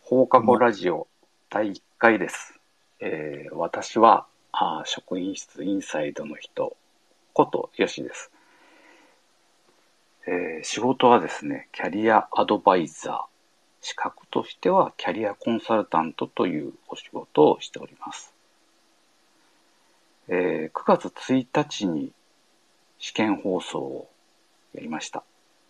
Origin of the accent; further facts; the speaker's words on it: Minoh, Osaka, Japan; now in Hokkaido, Japan; 今は北海道に住んでるんですけど、生まれは大阪府なんですよね。